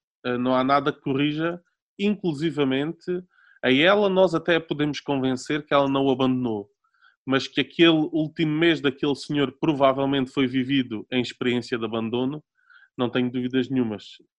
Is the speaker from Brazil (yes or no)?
no; Alentejo, Portugal; como sou alentejano posso contar piadas de alentejanos